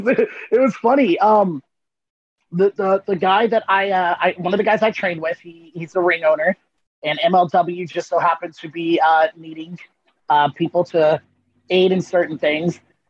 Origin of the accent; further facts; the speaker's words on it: Tampa, Florida, United States; Yeah, Tampa, Florida. I am in the closest you get before you're swimming in the water south.